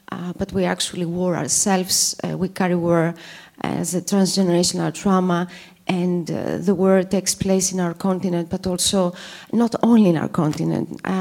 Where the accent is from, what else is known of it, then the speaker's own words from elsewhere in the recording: Greece; I come from Griechenland, I come from Greece. I was born 2 years after the invasion of the Turkish invasion in Cyprus.